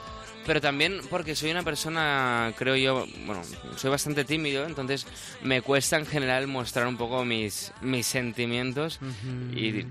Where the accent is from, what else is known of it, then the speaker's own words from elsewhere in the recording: Barcelona, Catalonia, Spain; Te puedo traer alguna de mi tierra.